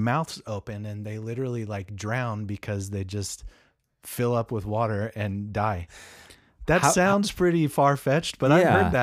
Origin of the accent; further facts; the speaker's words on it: Oregon City, Oregon, United States; We live in the same town. I'm from Oregon City, Oregon, which is part of Portland.